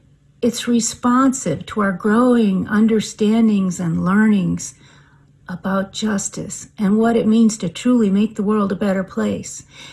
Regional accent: Massachusetts, United States; I grew up in Massachusetts on the land of the Wampanoag Indians.

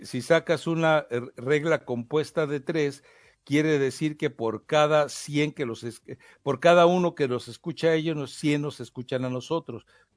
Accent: Mexico; Porque si sí somos los mexicanos de hojaldras, pues ¿cuál es el problema? Si sí somos los mexicanos, hombre.

